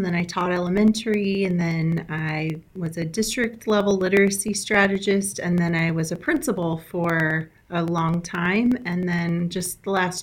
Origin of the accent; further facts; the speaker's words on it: Lawton, Iowa, United States; I'm from Lawton, Iowa, and I graduated from Morningside in 99.